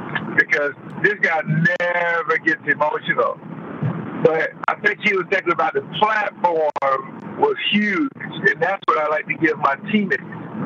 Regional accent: Jacksonville, Florida, United States; because I'm from the South, Jacksonville, Florida, Duval County.

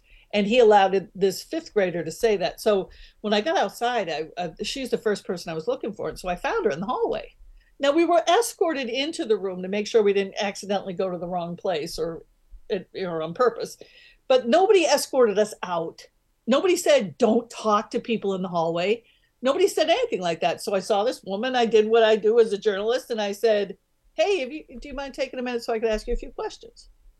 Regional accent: Pennsylvania, United States; these big names that come to town, I'm from Pennsylvania, these big names that come to town, we're just not that interested in those.

